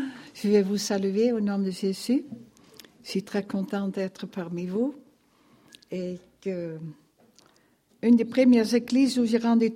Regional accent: Netherlands; French is a second language; malgré que vous entendez peut-être mon accent, je suis néerlandaise, le Seigneur m'a renvoyée de mon pays.

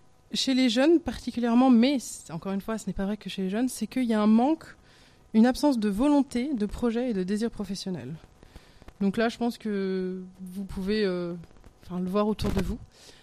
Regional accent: France; en tant que Français, on a une vue sur l'échec qui est pas géniale.

